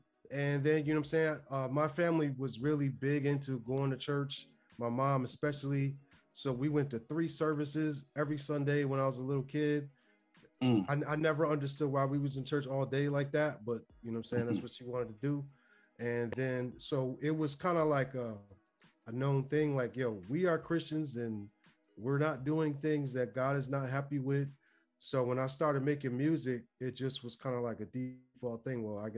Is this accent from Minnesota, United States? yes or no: no; Rochester, New York, United States; now in Nashville, United States; I'm originally from upstate New York, Rochester, New York, and I currently live in Nashville, Tennessee.